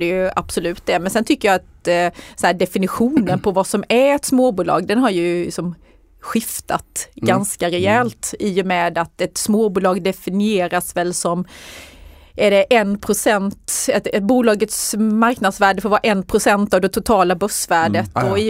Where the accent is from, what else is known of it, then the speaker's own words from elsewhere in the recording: Anderstorp, Jönköping County, Sweden; Jag kommer ju från Anderstorp.